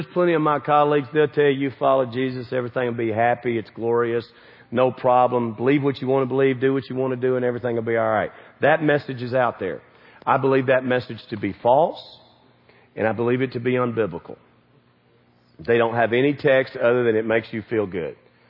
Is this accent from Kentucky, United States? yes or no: yes; Kentucky, United States; You know, when I go to the East Coast, I'm a hayseed from Kentucky.